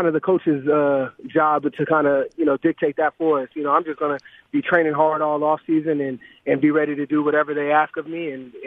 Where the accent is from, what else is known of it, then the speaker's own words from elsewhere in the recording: Arizona, United States; got a great opportunity to play here for the Arizona Cardinals. It's my hometown.